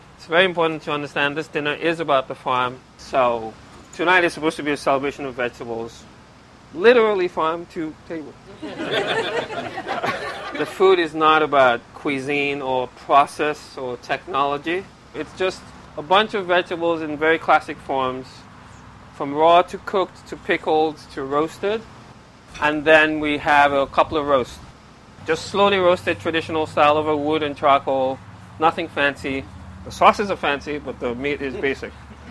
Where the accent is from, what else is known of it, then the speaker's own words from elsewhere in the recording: Nigeria; I am Nigerian.